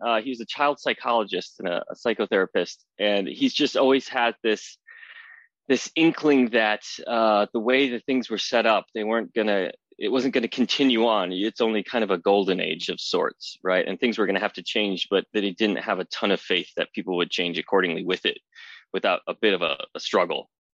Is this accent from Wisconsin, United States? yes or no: yes; Wisconsin, United States; I'm originally from Wisconsin. I live on the West Coast now.